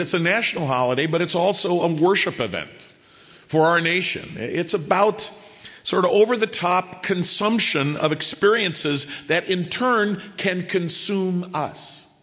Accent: Chicago, Illinois, United States; I grew up in Chicago, and, I love the Bulls.

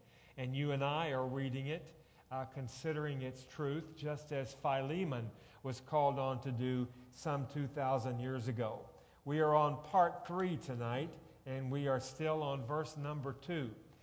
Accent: Arkansas, United States; I heard just recently that in my home state of Arkansas, there's not a single school today that teaches cursive writing to their students.

